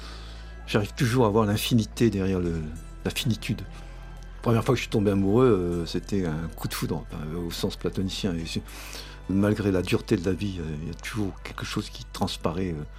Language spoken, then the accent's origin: French; Bourgogne-Franche-Comté, France; born there; Je suis né en Bourgogne, je ne peux pas le renier.